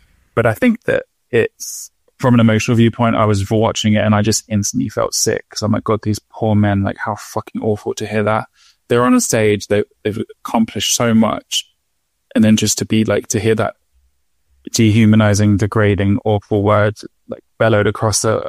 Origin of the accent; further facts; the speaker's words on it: Eltham, London, United Kingdom; where I grew up in Eltham in the 90s